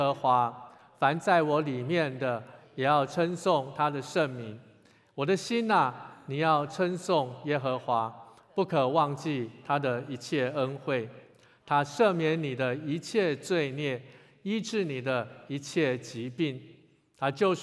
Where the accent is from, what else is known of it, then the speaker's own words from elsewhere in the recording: China; 我们中国人常会说一句话